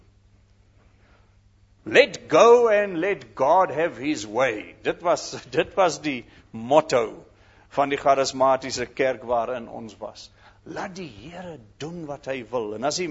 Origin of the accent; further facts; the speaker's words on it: KwaZulu-Natal, South Africa; ek is van KwaZulu-Natal toe, ek het julle gesê, van 'n sendingstasie, ek het groot geword in 'n Afrikaanse kerk, in die NG kerk